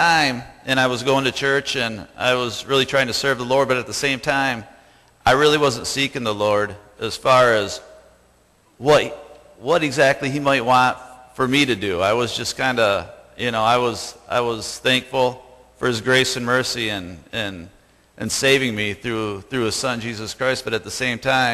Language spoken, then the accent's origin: English; Ionia, Michigan, United States; also born or lived in California; I grew up here in Ionia, graduated from the Ionia High School back in 85, moved out to California for a while, and made a good life.